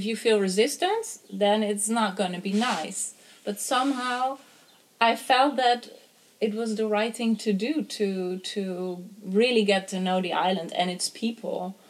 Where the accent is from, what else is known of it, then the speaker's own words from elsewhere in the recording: Netherlands; moved away as an adult; I always wanted to leave my home country, Holland